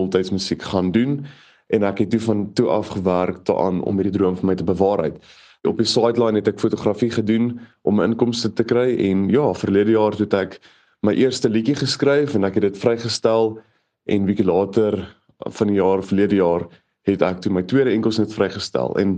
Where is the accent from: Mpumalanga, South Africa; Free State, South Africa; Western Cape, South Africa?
Free State, South Africa; Bloemfontein; ek bly nog my hele lewe lank hierso in Bloemfontein. Ek is nou 23 jaar oud